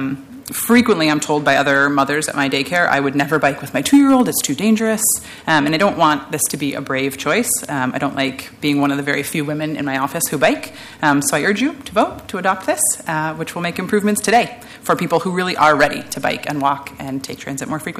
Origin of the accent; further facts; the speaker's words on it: Montana, United States; now in Portland, United States; as I absolutely had to do in my home state of Montana, was a really big reason why.